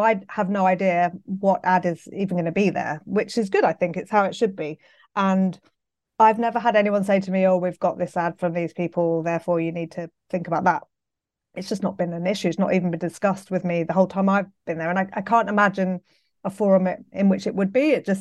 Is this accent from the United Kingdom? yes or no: yes; London, United Kingdom; I'm from London. So I went to school, Pimlico School, just down the road.